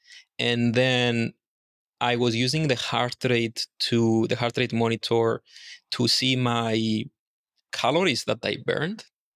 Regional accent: Cyprus; English is a second language; I grew up in Cyprus, and in Cyprus, first of all, it's a very small island.

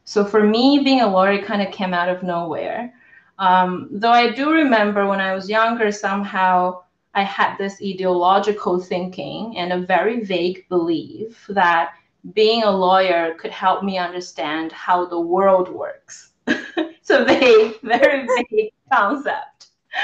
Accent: China; English is a second language; growing up and born and raised and growing up in China in 1990s

